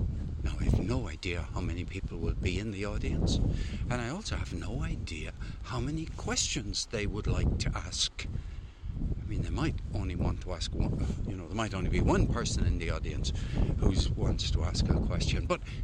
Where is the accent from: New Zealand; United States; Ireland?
Ireland; and I'm from Ireland.